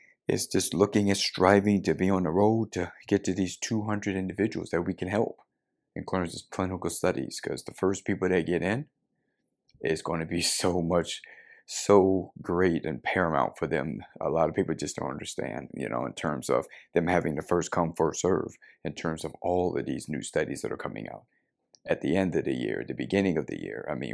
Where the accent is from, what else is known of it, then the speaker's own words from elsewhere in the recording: Las Vegas, Nevada, United States; Growing up in Las Vegas, Nevada